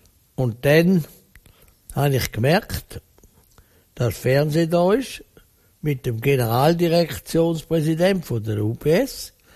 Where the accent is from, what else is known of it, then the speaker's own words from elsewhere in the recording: Zurich, Switzerland; jetzt muss ich als Zürcher so